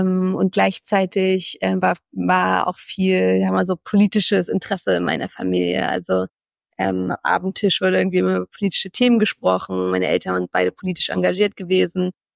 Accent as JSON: {"language": "German", "region": "Berlin", "country": "Germany", "tie": "born or raised there", "said": "Und deswegen bin ich in Berlin geboren und aufgewachsen."}